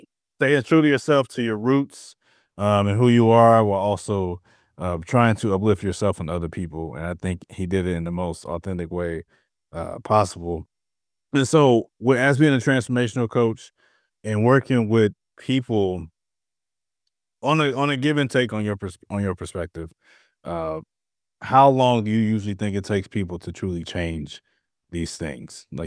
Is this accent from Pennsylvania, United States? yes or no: no; St. Louis, Missouri, United States; So I'm from St. Louis, and I live in St. Louis